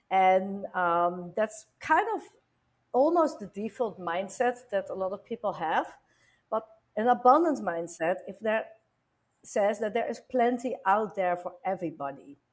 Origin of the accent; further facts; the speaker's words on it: Netherlands; English is a second language; And I'm from the Netherlands, this was with a Dutch company